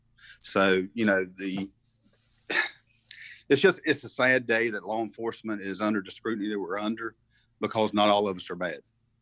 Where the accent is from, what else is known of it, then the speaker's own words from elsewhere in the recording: Southport, United States; You know, I was born and raised in Southport. I know how valuable our waters are.